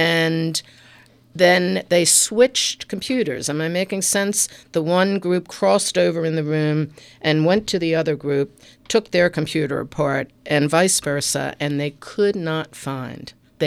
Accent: Baltimore, Maryland, United States; I grew up in Baltimore, in Edmondson Village area

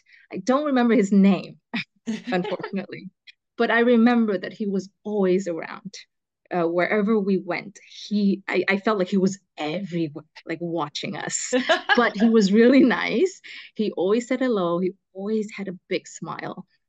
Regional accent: California, United States; also born or lived in Vietnam; now in Hanoi, Vietnam; I'm Vietnamese, and I was born in Vietnam, in the south of Vietnam. And after I finished primary school, my family moved to California. And I attended middle school, high school, and university in California.

